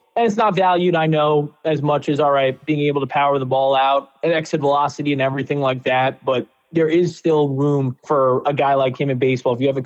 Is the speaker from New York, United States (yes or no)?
yes; Queens, New York, United States; I grew up in Queens, New York, and we had a lot of boys' basketball talent